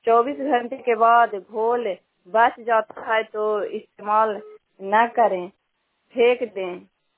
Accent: Bhorpur, Bihar, India; और भोरपुर गांव के निवासी हूँ।

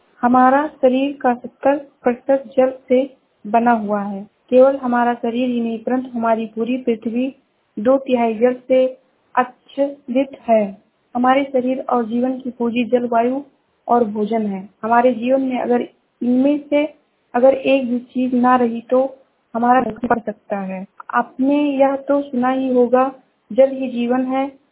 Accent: Uttar Pradesh, India; मैं जिला श्रावस्ती से हूँ।

